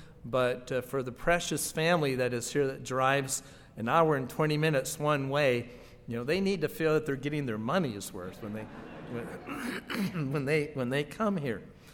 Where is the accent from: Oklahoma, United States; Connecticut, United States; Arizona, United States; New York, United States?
Arizona, United States; Now I'm from Arizona, so living in Arizona, when I think of coastlands, naturally I'm going to think of California, which is probably the closest coast